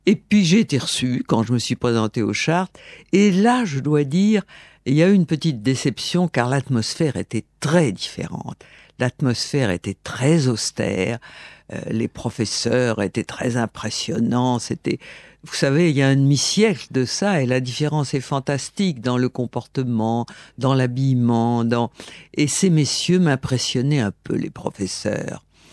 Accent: Limoges, Nouvelle-Aquitaine, France; born there; Je suis né à Limoges par un pur hasard, parce que mon père avait un job à Limoges à ce moment-là, mais nous n'avions aucun lien avec la région.

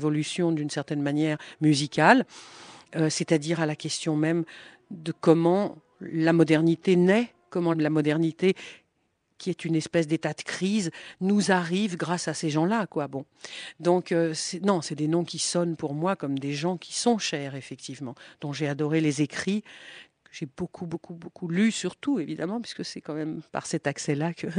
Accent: France; D'abord parce qu'il est anglais, que je suis française

